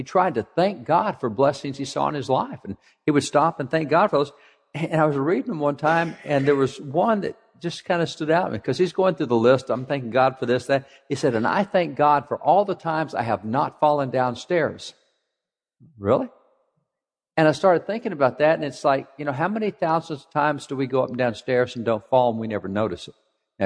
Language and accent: English; Texas, United States; normally casual anyway because I'm a cowboy from Texas, but I'm really casual this morning with a broken leg.